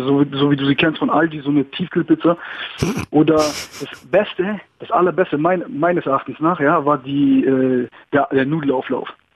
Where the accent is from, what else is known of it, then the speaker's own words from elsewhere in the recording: Greece; ich bin Grieche, ja.